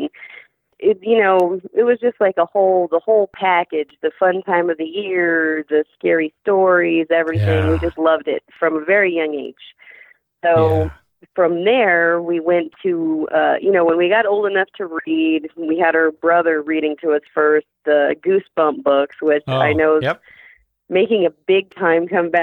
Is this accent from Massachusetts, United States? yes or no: no; Arizona, United States; But we grew up in Arizona. We still live here in Hades.